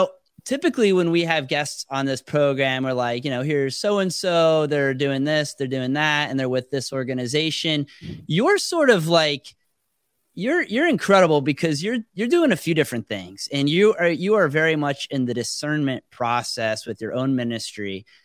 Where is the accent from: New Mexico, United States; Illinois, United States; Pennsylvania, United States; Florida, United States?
Florida, United States; I grew up in South Florida, and everybody in my neighborhood, I was like the only Floridian, and everybody was either from New York or New Jersey.